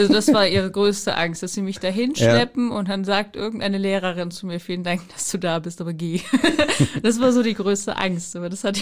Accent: Fürstenberg, Germany; Ich komme hier ja auch aus Fürstenberg. Das ist ja vielleicht auch noch ganz interessant. Ich wohne in dieser Nurdach-Haussiedlung, neben dem Wald, genau.

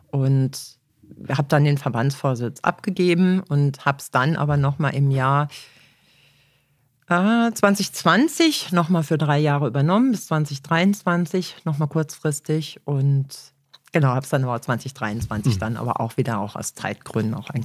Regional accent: North Rhine-Westphalia, Germany; Ich komme aus dem Sauerland, genau. Gebürtige Sauerländerin.

